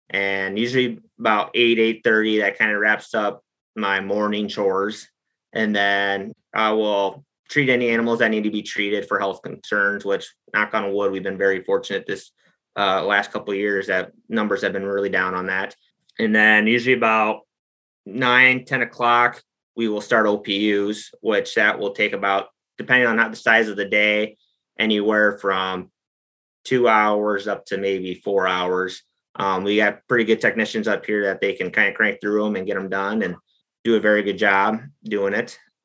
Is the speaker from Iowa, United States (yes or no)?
yes; Iowa, United States; So I grew up in Northeast Iowa originally on a small dairy farm.